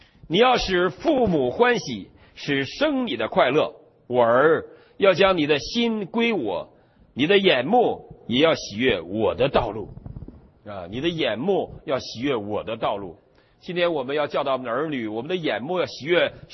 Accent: China

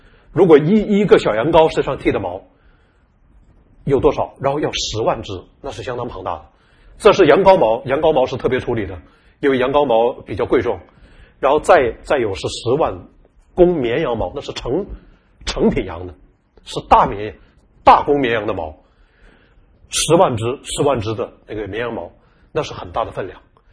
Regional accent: China; 我们过去在国内长大的我们早期的人

